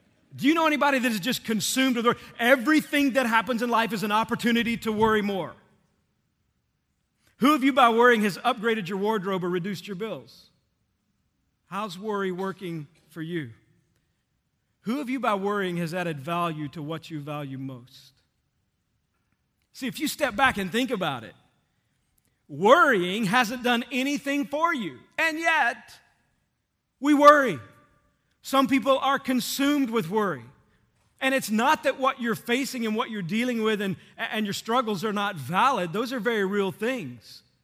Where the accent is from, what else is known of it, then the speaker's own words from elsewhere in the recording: Texas, United States; And if you know me, one of the things you know is that I grew up in Texas.